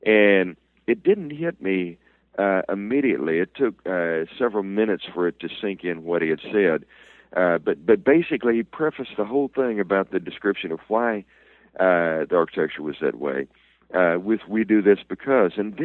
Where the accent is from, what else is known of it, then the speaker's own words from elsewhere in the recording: Alabama, United States; There was a doctor in my home state of Alabama